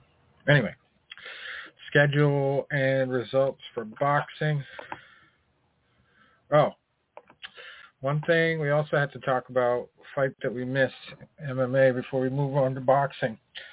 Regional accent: Dorchester, Massachusetts, United States; a guy that get disqualified for holding in a professional fight in my hometown of Dorchester.

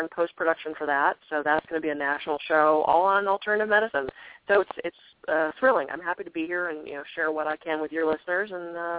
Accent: Pittsburgh, Pennsylvania, United States; I grew up in Pittsburgh, I very much miss that shift from summer to fall

